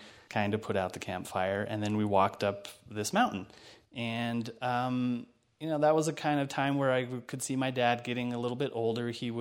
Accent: Wyoming, United States; I was born in Wyoming. If you know that many people from Wyoming, you know that they can't help but tell you that they're from Wyoming at least once a month. I'm one of those.

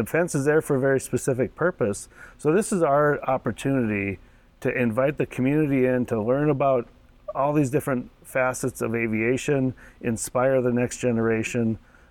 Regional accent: Minot, North Dakota, United States; Kent Peach, who I grew up in Minot.

